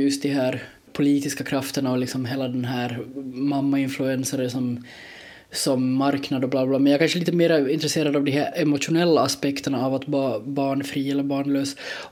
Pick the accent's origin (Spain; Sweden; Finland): Finland; kanske speciellt som finlandssvensk.